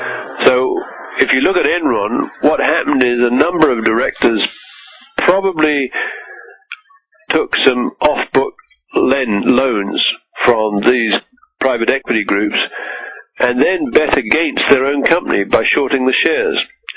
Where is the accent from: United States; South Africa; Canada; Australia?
Canada; and I'm Canadian, and I'm a British citizen as well.